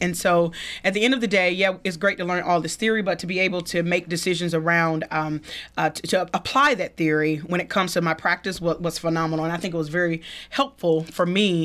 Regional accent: Thomaston, Georgia, United States; So, I'm from Thomaston, Georgia, born and raised, you know, UL, Upson Lee.

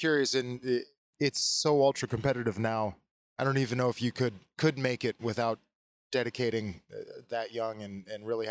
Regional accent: Wisconsin, United States; My riding background was growing up in Wisconsin, it was a little more cruiser influenced.

